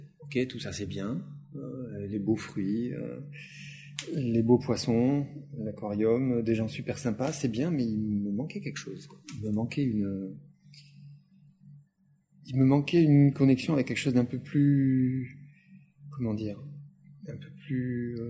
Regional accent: Morocco; born there; Je suis né au Maroc, d'une mère marocaine et d'un père indien, tu vois. Et j'ai jamais vécu au Maroc, en fait, parce que j'ai été adopté.

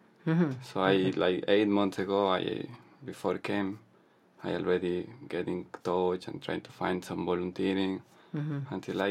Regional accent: Ecuador; English is a second language; Hello, I am from Ecuador, and I am doing a volunteer

